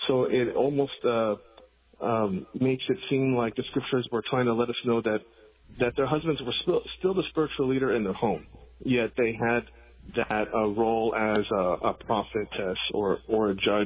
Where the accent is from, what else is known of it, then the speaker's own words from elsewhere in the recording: Pomona, California, United States; I'm actually from Pomona, California.